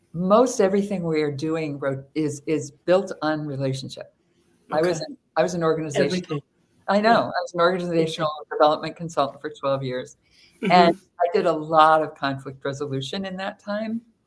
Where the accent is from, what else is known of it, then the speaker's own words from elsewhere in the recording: Minnesota, United States; I'm 6'2". I'm from Minnesota. I'm smart and serious